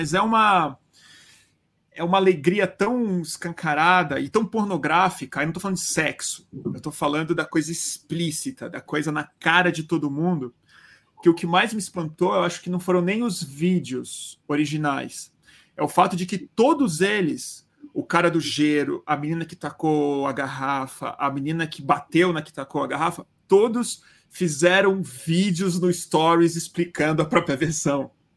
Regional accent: Rio de Janeiro, Brazil; Morei no Rio, né? Eu sou do Rio

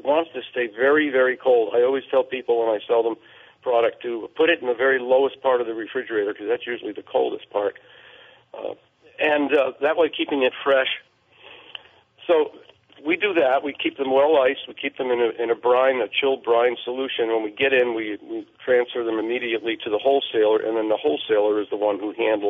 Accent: Massachusetts, United States; We were raised on the Cape.

